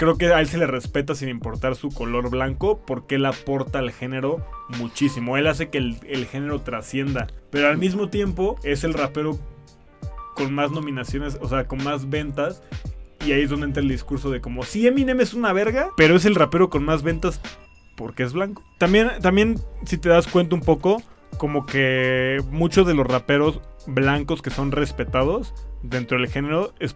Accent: Mexico; Hace que tú y yo, como dos mexicanos, podamos hablar de eso

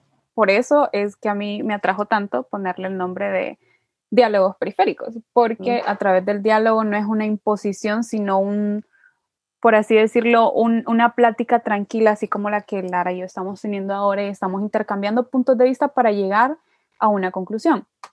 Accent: Honduras; Y ese es el problema cuando sos hondureño, pues porque el mestizaje aquí fue durísimo

